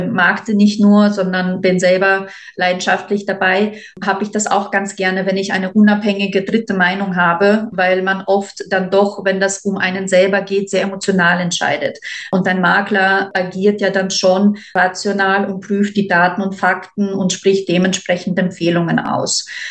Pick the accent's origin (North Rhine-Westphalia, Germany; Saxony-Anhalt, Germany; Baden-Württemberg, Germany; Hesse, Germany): North Rhine-Westphalia, Germany; Paderborn; now in Vienna, Austria; Wien ist meine Wahlheimat. Ich komme aus Deutschland, aus Nordrhein-Westfalen, Paderborn.